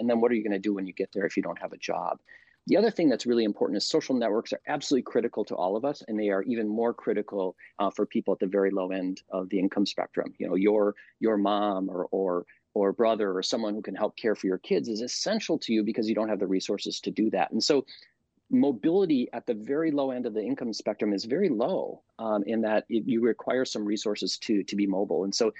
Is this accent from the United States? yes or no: yes; Midwest, United States; now in Seattle, United States; I'm actually from the Midwest. I moved my family from Minneapolis out to Seattle 6 years ago when I began my work at UW.